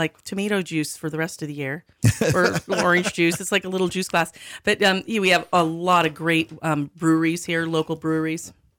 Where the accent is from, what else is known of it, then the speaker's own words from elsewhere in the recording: Hawaii, United States; They're from Hawaii, which is kind of cool, my home state.